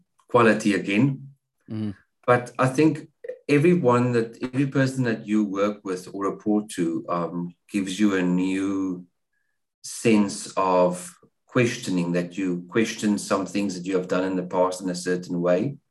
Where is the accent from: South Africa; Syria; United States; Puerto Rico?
South Africa; Cape Town, Western Cape; also born or lived in Hermanus; So I'm from Cape Town in the Western Cape, as Tom mentioned. I'm born and bred here. I was born in Hermanus, of all places.